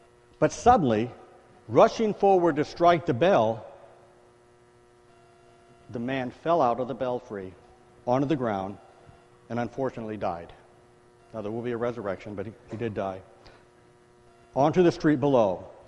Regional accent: Pasadena, California, United States; My wife and I say we grew up in Pasadena. We got married out there back in 83

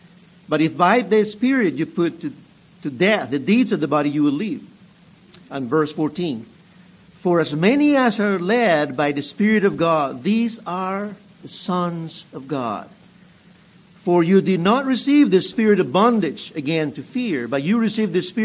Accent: Peru; English is a second language; moved away as an adult; now in United States; I'm originally from the very deep south, as in South America. I'm from Peru. You can probably tell the deep south accent. I've been in the United States.

